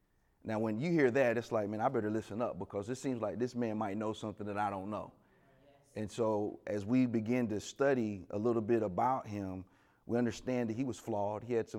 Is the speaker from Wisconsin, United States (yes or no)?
no; Texas, United States; I was from Nashville, Tennessee, and I grew up in Texas, excuse me, and I'm coming from Texas